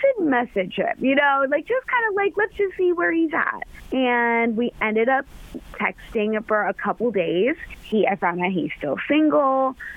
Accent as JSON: {"language": "English", "town": "Middletown", "region": "Ohio", "country": "United States", "said": "I'm from Middletown, but he's from Cincinnati"}